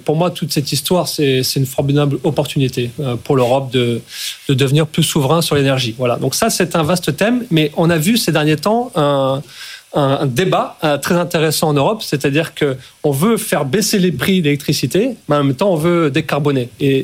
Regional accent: Strasbourg, Grand Est, France; born there; Donc moi, je suis né à Strasbourg, donc ça me touche doublement.

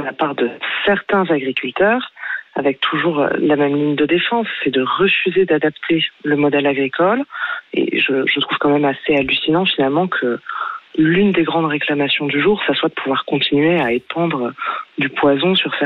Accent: North, France; Vous savez, je viens du nord de la France

